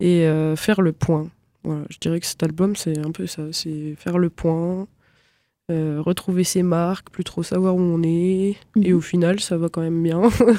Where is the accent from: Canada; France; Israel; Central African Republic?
France; je rentre en France et je viens de la France. Enfin, je viens de France